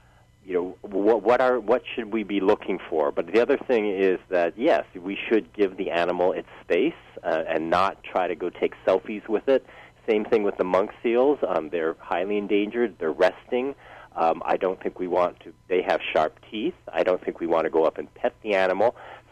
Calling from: Maui, Hawaii, United States; But, you know, I'm calling from Maui

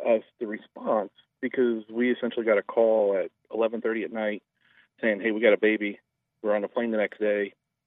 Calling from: Delaware, United States; I'm from Delaware. That's why you kind of threw me there.

